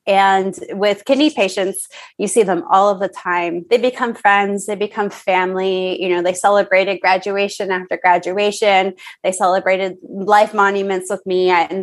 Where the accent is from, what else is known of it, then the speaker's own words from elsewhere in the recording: Toronto, Ontario, Canada; We're from Toronto. It's the most diverse city in the entire world.